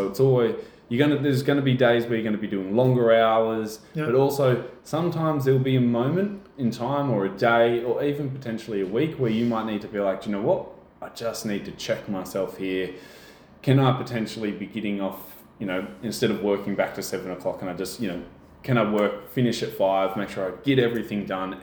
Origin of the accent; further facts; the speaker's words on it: New South Wales, Australia; So originally I'm from the Central Coast, which if any of you guys don't know is... 1.5, 2 hours north of Sydney.